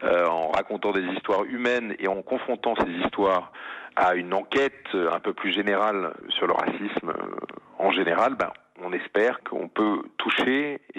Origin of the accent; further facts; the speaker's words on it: France; Moi, je suis français, je suis supporter du PSG, il se trouve que je suis juif